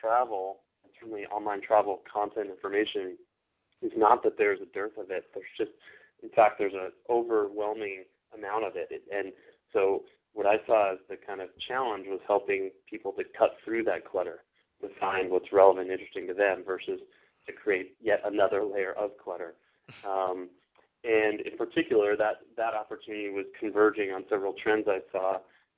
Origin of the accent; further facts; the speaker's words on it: Maryland, United States; even though I'm from Maryland area originally.